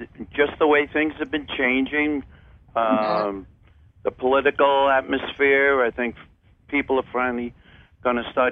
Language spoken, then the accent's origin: English; New York, United States; I come from Long Island, and I grew up on the Bay, South Shore Bay.